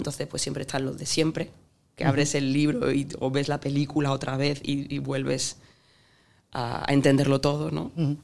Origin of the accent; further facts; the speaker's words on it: Andalusia, Spain; y también en mi tierra, en Andalucía, ¿no?